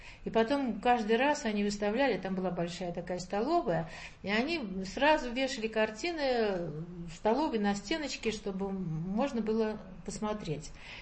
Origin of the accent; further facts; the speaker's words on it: Moscow, Russia; now in Saint Petersburg, Russia; На самом деле я москвичка, но я приехала, Московский университет закончила, здесь кандидатскую диссертацию защитила.